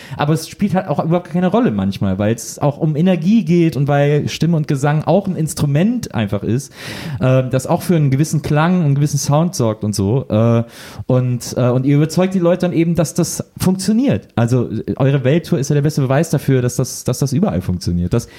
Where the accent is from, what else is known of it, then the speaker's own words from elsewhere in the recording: Cologne, North Rhine-Westphalia, Germany; Ich komme ja aus Köln.